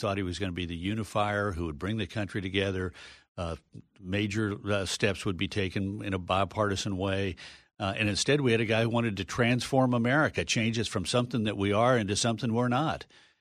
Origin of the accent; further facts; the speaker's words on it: Texas, United States; My home state of Texas, it's routine that Republicans get 35% or 40% of the Hispanic vote.